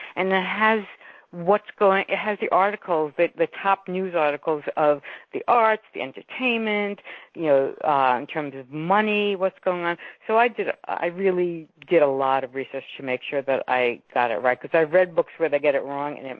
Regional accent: Brooklyn, New York, United States; Well, I grew up in Brooklyn.

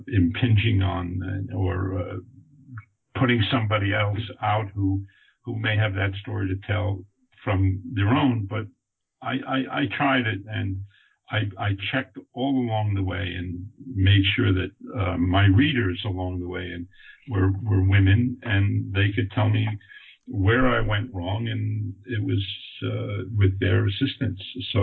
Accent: Hollywood, California, United States; I'm from Hollywood

